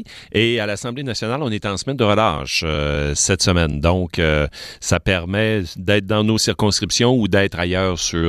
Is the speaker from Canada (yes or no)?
yes; Chicoutimi, Quebec, Canada; Ben moi, je suis originaire du Saguenay, de Chicoutimi plus précisément.